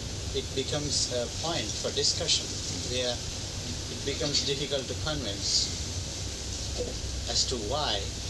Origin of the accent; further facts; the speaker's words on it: India; I said that as an Indian, suppose I try to speak about Gita or about philosophy of Hinduism to people in the neighborhood